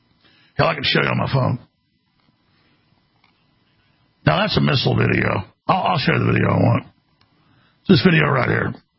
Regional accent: United States; And I am American.

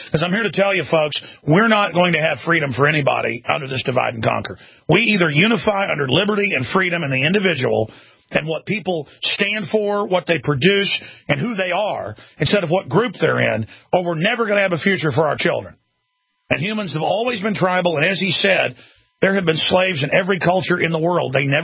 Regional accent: Dallas, Texas, United States; growing up in Dallas, my family, there wasn't any racist stuff.

